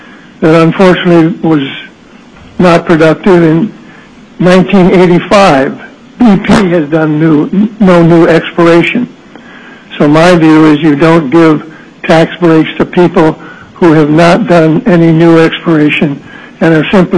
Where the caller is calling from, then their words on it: Anchorage, Alaska, United States; I'm speaking from Anchorage.